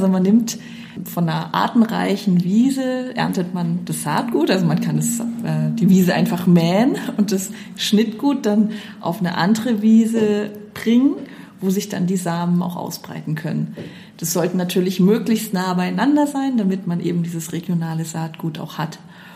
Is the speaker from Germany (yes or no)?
no; Switzerland; Es geht darum, dass wir wirksam schaffen, die Biodiversität bei uns in der Schweiz zu sichern.